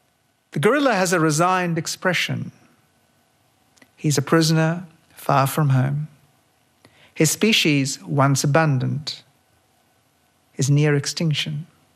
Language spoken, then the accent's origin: English; Kolkata, West Bengal, India; I was brought up in Calcutta.